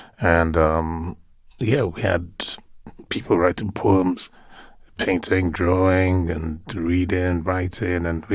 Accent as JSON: {"language": "English", "region": "Lagos", "country": "Nigeria", "tie": "born or raised there"}